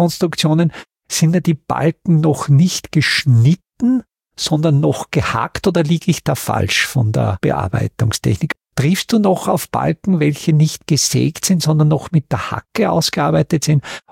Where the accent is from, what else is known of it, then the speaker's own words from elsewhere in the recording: Austria; Wo ich jetzt neugierig bin als Österreicher, ich komme ja aus der Gebirgsregion Österreich